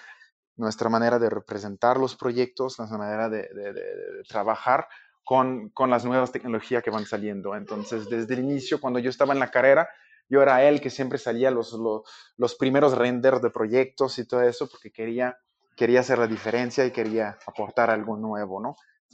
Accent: Quebec, Canada; Spanish is a second language; moved away as an adult; now in Mexico; se puede escuchar un poco con mi acento, pues yo soy de Canadá, la parte francesa, entonces ahí donde empecé mis estudios en arquitectura

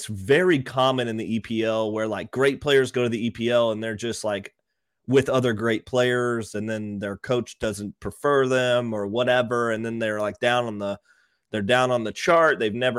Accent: United States; I'm American, so I don't really have a whole lot.

